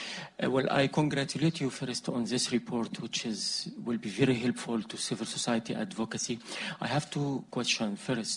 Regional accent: Egypt; English is a second language; I came from Egypt, a country where it's clear that Egyptian prisons under President Sisi produced more recruit to ISIS and to radical group in Egypt.

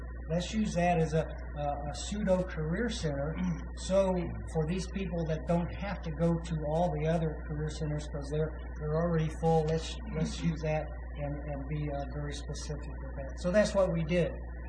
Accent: Bedford, Indiana, United States; also born or lived in Saginaw, Michigan; I grew up in Bedford, Indiana. And my father and almost every father worked at the General Motors plant. Went to Saginaw, Michigan, and started my career for General Motors up there

